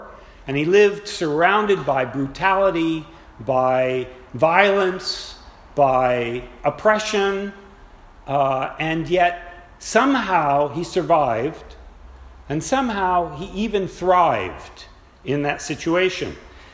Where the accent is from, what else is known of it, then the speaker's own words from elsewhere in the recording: Berkeley, California, United States; now in Indonesia; The easiest answer is I'm from Berkeley, California, so not far away. I lived there for the longest I've ever lived in the United States, but for the last 27 years, I've been living in Indonesia.